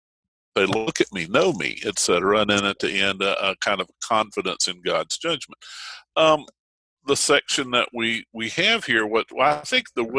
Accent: the South, United States; We Southerners have a tendency to ask people, where are you from?

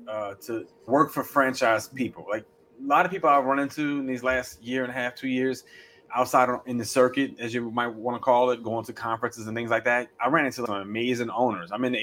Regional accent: New Orleans, Louisiana, United States; I was a managing partner of two stores in the city of New Orleans. I didn't have to leave my hometown to go get that opportunity like a lot of people do.

